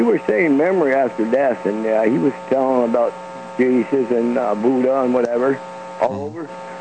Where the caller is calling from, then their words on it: Quebec, Canada; from Quebec.